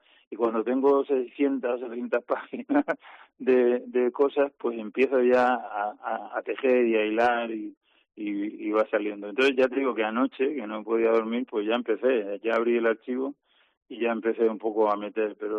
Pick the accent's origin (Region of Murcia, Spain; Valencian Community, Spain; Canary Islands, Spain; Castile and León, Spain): Region of Murcia, Spain; Cartagena; sentimientos cartageneros